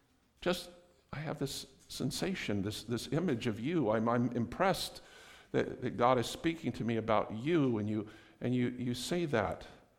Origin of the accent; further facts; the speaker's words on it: Los Angeles, California, United States; I came from Los Angeles, two blocks this way was the 405 freeway, 2 miles that way was LAX.